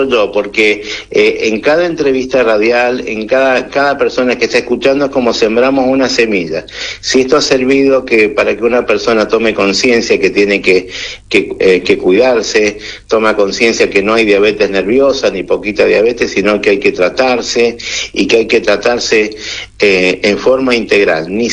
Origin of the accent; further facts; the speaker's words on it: Mendoza, Argentina; Yo, que soy mendocino